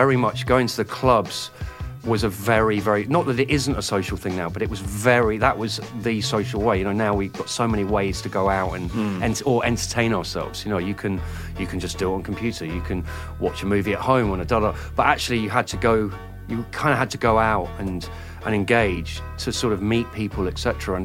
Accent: Oxford, South East England, United Kingdom; I was from Oxford. I didn't grow up in London.

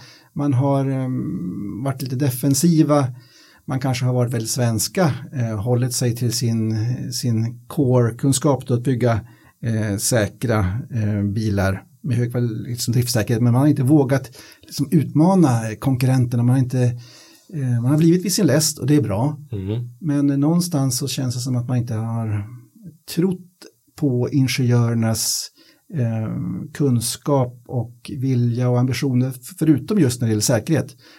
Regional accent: Sweden; som vi svenskar kanske varit, för lagoma då

